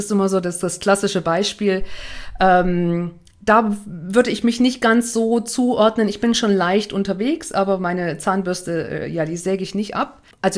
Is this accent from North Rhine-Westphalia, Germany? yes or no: no; Thuringia, Germany; Ich komme ja aus dem Thüringer Wald und da war der Rennsteig immer ein großes Thema